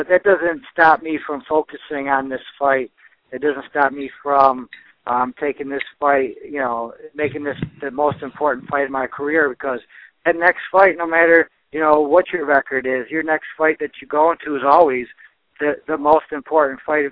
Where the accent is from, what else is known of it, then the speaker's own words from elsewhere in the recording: North Carolina, United States; Well, most of the time I've been fighting, you know, in my home state of North Carolina.